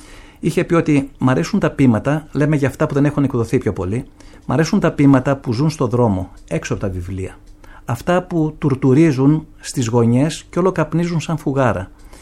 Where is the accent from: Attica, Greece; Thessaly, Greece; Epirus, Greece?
Epirus, Greece; Arta; also born or lived in Paramythia / Agrinio; Μεγάλωσα στην Άρτα, αλλά έχω ζήσει και σε άλλα μέρη.